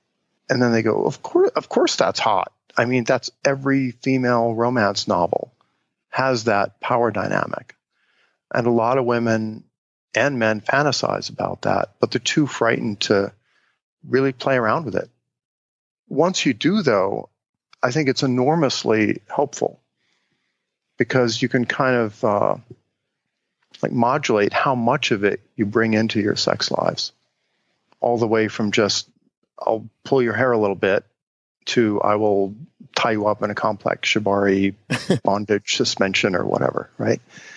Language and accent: English; Cincinnati, Ohio, United States; born or raised there